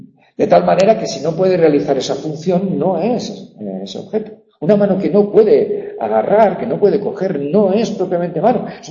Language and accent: Spanish; Pamplona, Navarre, Spain; moved away as an adult; now in Madrid, Spain; yo soy de Pamplona, yo en los años 80 vine a Madrid